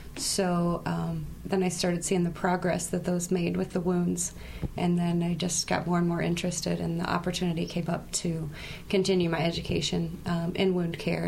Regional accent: Centerville, Iowa, United States; now in Knoxville, United States; No, originally from Centerville.

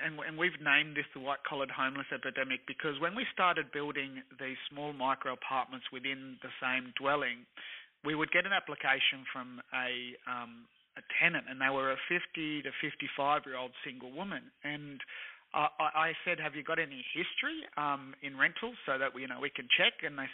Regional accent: Australia; I'm Australian born, but my parents are Spanish immigrants, and I grew up in a house that was rendered and spackled and had bars in the window and arches everywhere and different floor tiles.

